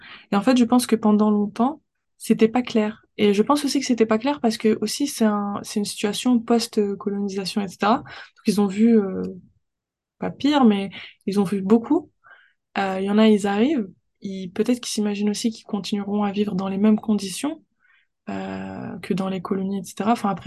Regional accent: France; les nouvelles générations, on est né en France, on a grandi en France, et la culture française, elle fait totalement partie de notre identité.

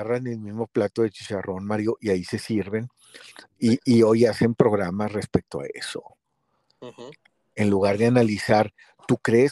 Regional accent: Mexico; como mexicanos que gane México

